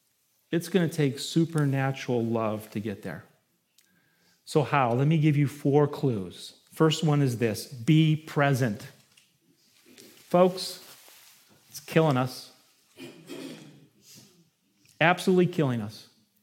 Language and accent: English; Ohio, United States; accent: Ohio; Is it my Ohio accent?